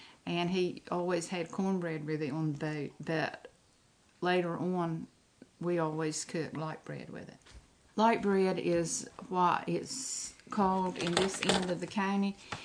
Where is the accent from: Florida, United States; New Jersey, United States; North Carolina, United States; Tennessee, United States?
North Carolina, United States; Marshallburg; now in Davis, United States; I live in Davis now. I've been here for 40 years. I grew up in Marshallburg, which is probably 6 or 7 miles from Davis, but it is one of the Dainese communities.